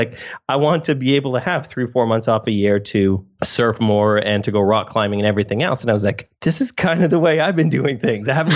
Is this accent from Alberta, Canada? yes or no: no; Toronto, Ontario, Canada; I live on the west coast of Canada, just above Seattle. So our winter, I grew up in Toronto, so I understand how Chicago winters work